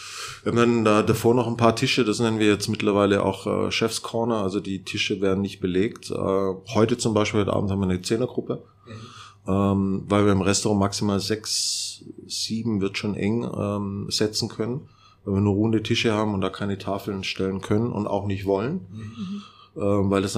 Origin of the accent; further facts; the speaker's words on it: Baden-Württemberg, Germany; ich bin Schwabe vom Brett mit der Hand